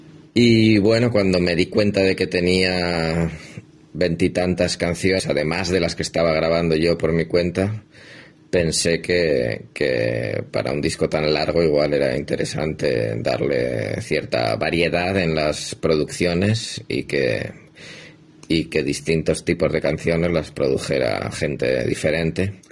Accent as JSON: {"language": "Spanish", "town": "Madrid", "region": "Community of Madrid", "country": "Spain", "also_born_or_lived": "Namibia / Granada", "lives_now": "Hong Kong", "said": "yo estaba viviendo en Namibia, luego estuve viviendo en Granada. Y vamos, también he pasado por Madrid, que es de donde soy, y ahora estoy en Hong Kong"}